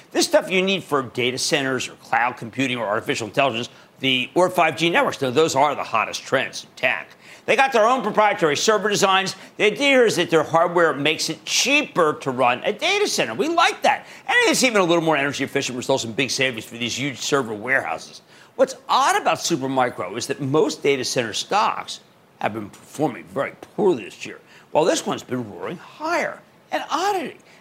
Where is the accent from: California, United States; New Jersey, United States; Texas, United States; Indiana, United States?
New Jersey, United States; Let's go to Joe in my home state of New Jersey.